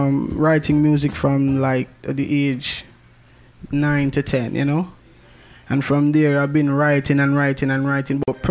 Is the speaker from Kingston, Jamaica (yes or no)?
yes; Kingston, Jamaica; also born or lived in Portmore; I'm originally from Kingston, you know? Kingston, Jamaica, so you don't know, big up Kingston, but I kind of spend some time in Portmore, St. Catherine as well.